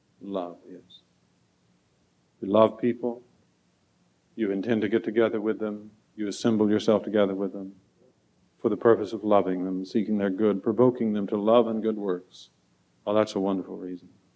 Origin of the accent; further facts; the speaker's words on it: the Ozarks, United States; back where I was raised in the Ozarks